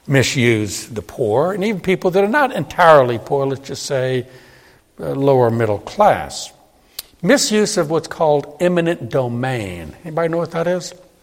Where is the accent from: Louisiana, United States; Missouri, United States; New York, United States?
Louisiana, United States; New Orleans; I grew up in New Orleans. They had something down there, I don't know about up here, but it was called Blue Laws.